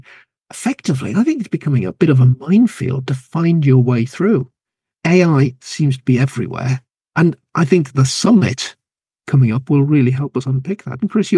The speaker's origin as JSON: {"language": "English", "region": "North East England", "country": "United Kingdom", "accent": "Geordie", "said": "being a Geordie up in the Northeast"}